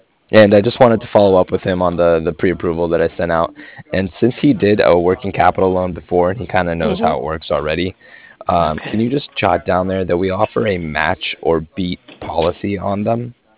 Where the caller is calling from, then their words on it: Cardiff, Wales, United Kingdom; And I was calling from Cardiff.